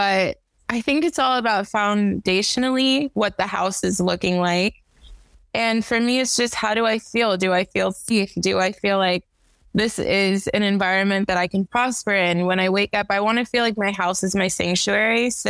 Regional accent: California, United States; Today I'm currently in Minnesota. I am born and raised in California.

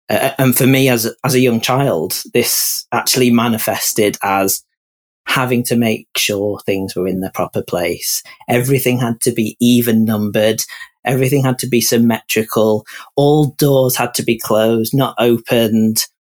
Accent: Yorkshire and the Humber, United Kingdom; I could talk about being gay and growing up in the Yorkshire Dales, how that affected my mental health.

